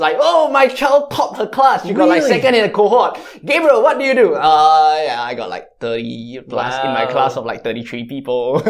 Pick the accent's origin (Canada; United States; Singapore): Singapore; So, I'm born and bred in Singapore, right?